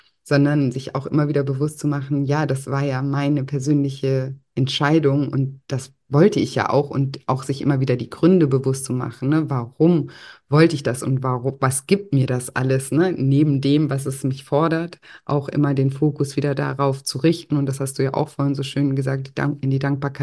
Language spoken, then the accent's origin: German; Konstanz, Baden-Württemberg, Germany; es gibt so Wege in meiner Heimatstadt in Konstanz, die bin ich schon so oft gelaufen.